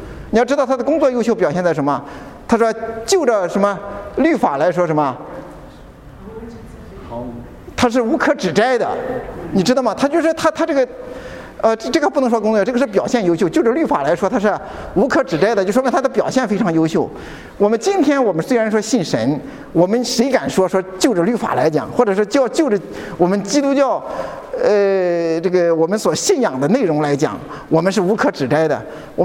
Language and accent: Chinese; Beijing, China; 我是北京人，我在北京出生的北京人，是吧？